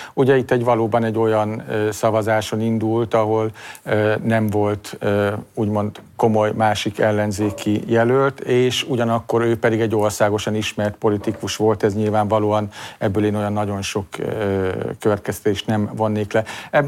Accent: Szekszárd, Tolna, Hungary; Hát előtte is beszéltem erről, szekszárdiként, tolnaiként is.

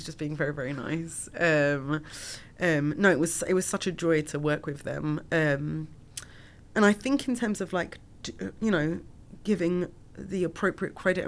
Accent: London, United Kingdom; I was the only Iraqi in my school. I was the only Iraqi in my neighborhood. I grew up in East London. There were no other Iraqis.

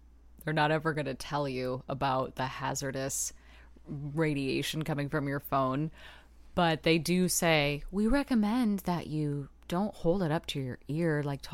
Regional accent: Tornado Alley, United States; because we grew up in Tornado Alley

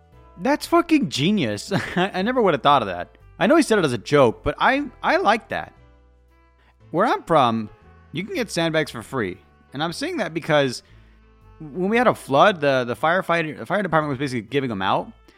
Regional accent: California, United States; As a Californian, there is something I'm jealous of in the Midwest.

